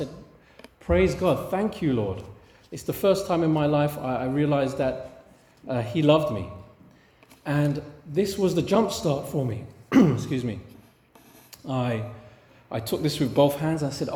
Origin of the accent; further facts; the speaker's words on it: London, United Kingdom; we've come from London. I was born and bred in London. Some of you have heard parts of this already. And I grew up in not such a nice part of North London.